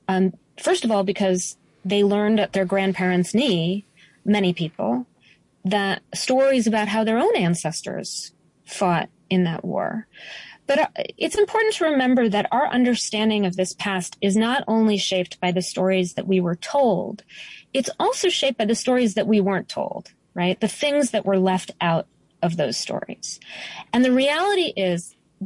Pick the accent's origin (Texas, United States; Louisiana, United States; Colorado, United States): Colorado, United States; Denver; born there; I was born in Denver, Colorado. My parents were divorced when I was 9 months old. My mom raised me as a single mom, and she kind of couldn't sit still.